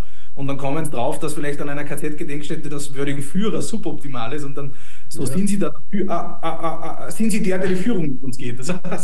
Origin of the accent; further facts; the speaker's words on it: Austria; Das waren 9 Monate ist bei uns in Österreich der Zivildienst da damals